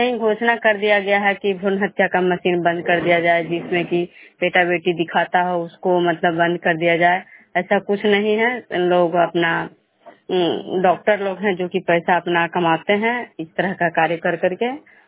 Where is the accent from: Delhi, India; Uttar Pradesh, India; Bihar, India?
Bihar, India; Vishnupur; मैं बिष्णुपुर ग्राम खुजरा पंचायत नालंदा जिला नगर नवसा प्रखंड के निवासी हूँ।